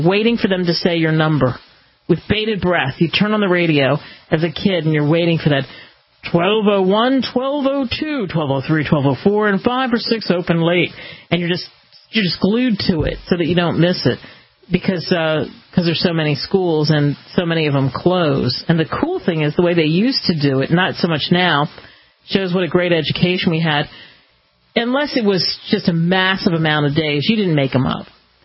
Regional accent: Cherry Hill, New Jersey, United States; Probably in my hometown, they'll probably see that too in Cherry Hill and, you know, all the way up Philadelphia and Trenton.

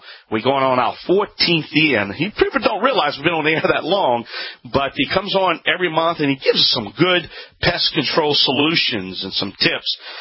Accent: New Orleans, Louisiana, United States; it's just so great to be back in my home state, my home city, New Orleans, Louisiana. That's where I'm broadcasting all across this country from my home.

